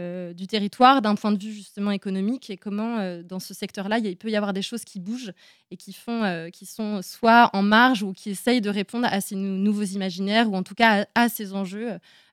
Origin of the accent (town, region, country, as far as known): Le Fief-Sauvin, Pays de la Loire, France; born or raised there